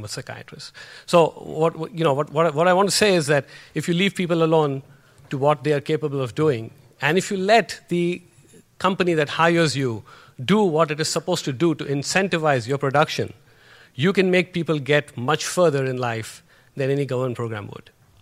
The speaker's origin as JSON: {"language": "English", "country": "India", "tie": "born there", "said": "I was born in India, and for the first few years of my life, we were very poor."}